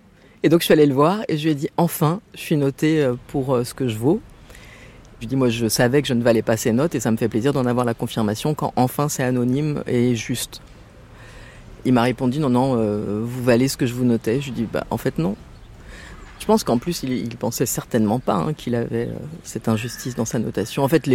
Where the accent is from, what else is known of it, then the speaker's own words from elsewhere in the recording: France; born there; moi, je suis née en France et que au lycée, j'écoutais